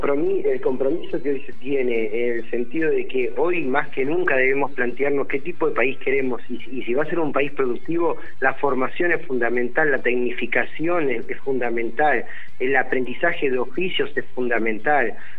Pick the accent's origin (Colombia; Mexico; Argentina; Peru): Argentina; Pero todos como argentinos debemos hoy más que nunca comprometernos